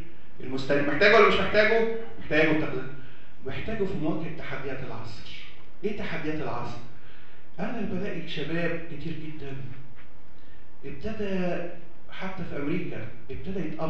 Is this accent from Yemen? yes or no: no; Egypt; يحجبوا البنات عندنا في مصر